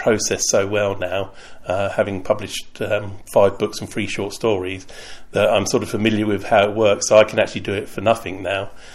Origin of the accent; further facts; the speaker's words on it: Portsmouth, South East England, United Kingdom; I grew up in Stampshaw, lived there from... shortly after I was born, right up till I was about 16 years old, and explored all around places like Flathouse Quay, Clarence Pier